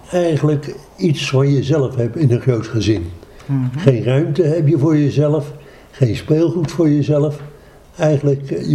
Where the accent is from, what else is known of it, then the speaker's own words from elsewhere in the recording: Leiden, South Holland, Netherlands; Ik ben geboren op de Rijn Schiekade 86 in Leiden. Waar ik dus mijn jeugd heb doorgebracht. Ja. Tot mijn trouwen toe.